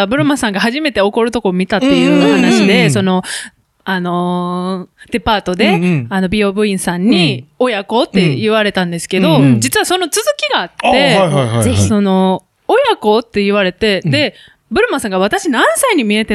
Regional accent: Osaka, Japan; 大阪出身です、バリバリの。

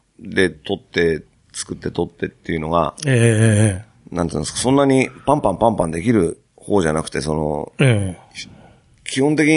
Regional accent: Kawasaki, Kanagawa, Japan; moved away as an adult; 1歳になる前に、川崎に越して、19歳まで川崎にいました。

